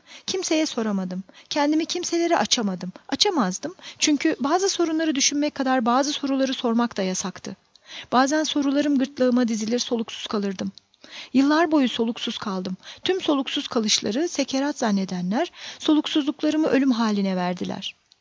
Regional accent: Pazar, Rize, Turkey; Pazarlıyım, Rize'nin bir ilçesi. Ama dünyaya geldiğim yeri ben seçmedim.

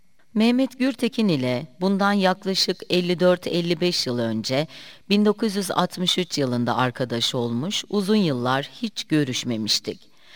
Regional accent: Korubükü, Muğla, Turkey; born there; 1939 yılında Ortaköy'den Korubükü köyüne yerleşmişler. Ben 1945 yılında Seydi Kemer'in Korubükü köyünde dünyaya geldim.

